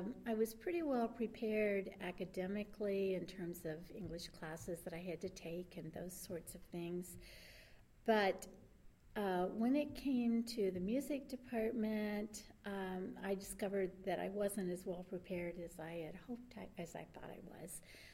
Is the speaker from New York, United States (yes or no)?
no; St. Joseph, Missouri, United States; also born or lived in Kansas City; Well, I was born in Kansas City. I was raised in St. Joseph, Missouri.